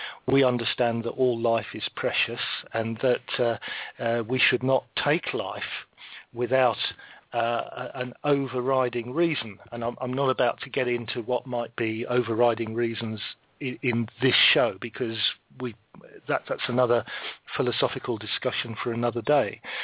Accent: Birmingham, West Midlands, United Kingdom; this is coming out of Birmingham in the United Kingdom, my hometown

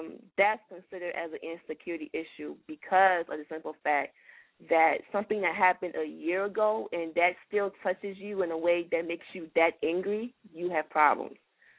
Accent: Atlanta, Georgia, United States; also born or lived in Liberia; Okay, well, I was born in I was born in West Africa, Liberia. But I was Atlanta, Georgia.

